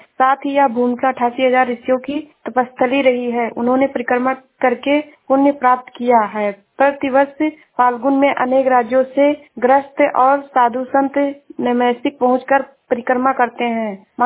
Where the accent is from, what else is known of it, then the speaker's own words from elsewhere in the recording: Shravasti, Uttar Pradesh, India; मैं जिला श्रावस्ती से हूँ।